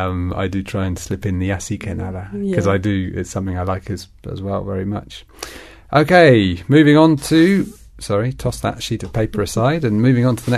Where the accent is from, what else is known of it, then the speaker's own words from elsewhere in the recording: England, United Kingdom; And I go, look, I'm English.